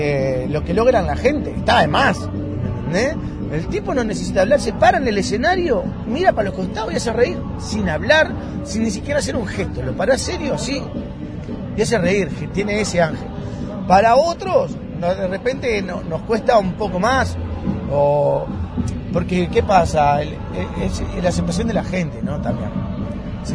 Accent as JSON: {"language": "Spanish", "town": "Colón", "region": "Montevideo", "country": "Uruguay", "said": "yo soy de Colón"}